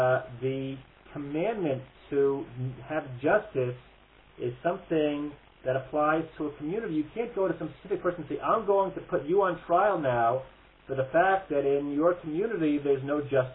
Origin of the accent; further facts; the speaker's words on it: United States; I'm originally from America, and I'm going to call my family later tonight.